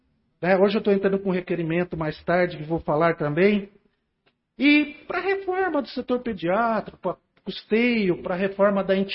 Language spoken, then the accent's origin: Portuguese; Garça, São Paulo, Brazil; born there; onde nasci, né? E cada vez mais eu quero que a saúde de Garça melhore.